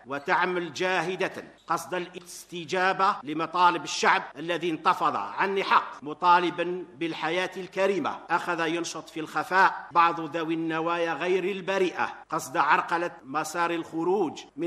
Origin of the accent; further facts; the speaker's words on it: Algeria; ولا خيار لنا غير خيار الطريق التي تنجي بلادنا الجزائر